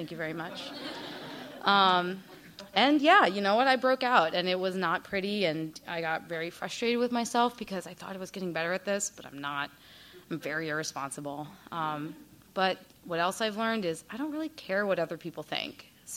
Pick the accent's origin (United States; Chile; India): India; And it's important that you know that I'm Indian, because India is like on somewhere near the equatorial, whatever.